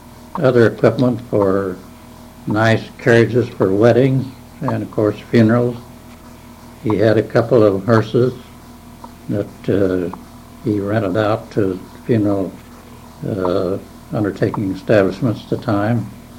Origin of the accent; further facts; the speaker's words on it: Decatur, United States; I was born and raised here in Decatur, lived here all of my life.